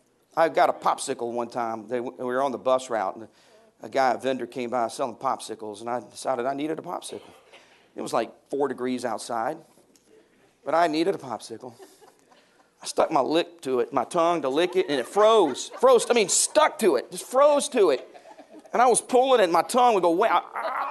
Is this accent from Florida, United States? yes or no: yes; Orlando, Florida, United States; And I would get so depressed because I was from Orlando, Florida.